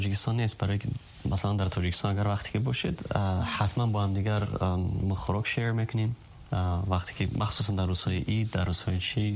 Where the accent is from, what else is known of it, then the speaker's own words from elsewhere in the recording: Afghanistan; now in Tajikistan; افغان هستم،